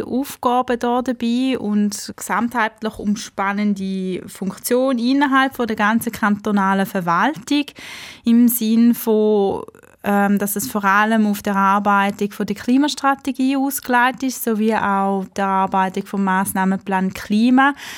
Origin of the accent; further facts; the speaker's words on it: Eastern Switzerland, Switzerland; für meine Heimatregion die Ostschweiz kann machen, dann freut mich das besonders